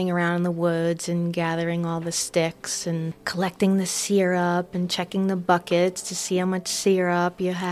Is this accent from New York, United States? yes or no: yes; Mongaup Valley, New York, United States; I'm from Mongab Valley, New York.